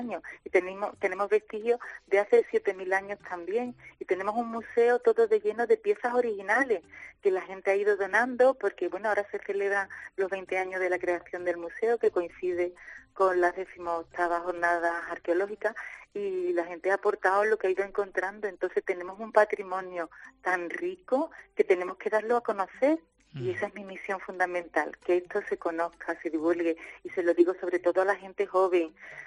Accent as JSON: {"language": "Spanish", "town": "Mairena del Aljarafe", "region": "Andalusia", "country": "Spain"}